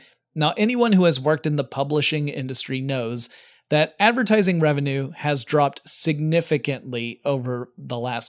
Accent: United States; but I'm American, so I tend to call it soccer.

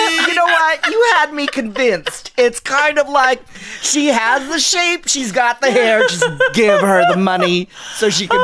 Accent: Philippines; we took a Filipino selfie all together because we're all Filipino.

